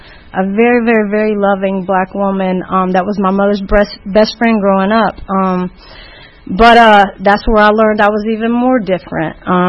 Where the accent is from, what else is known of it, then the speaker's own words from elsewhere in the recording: Marietta, Georgia, United States; I was born in 74 in Marietta, Georgia, born and raised, to a 16-year-old mother and 17-year-old father